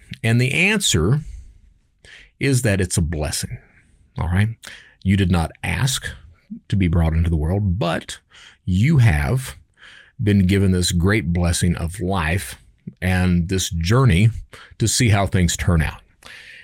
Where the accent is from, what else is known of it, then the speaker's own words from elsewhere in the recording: Kentucky, United States; because I'm in the South and I'm from Eastern Kentucky. And a lot of the Eastern Kentucky mindset is that you have children and that those children will take care of you once you are old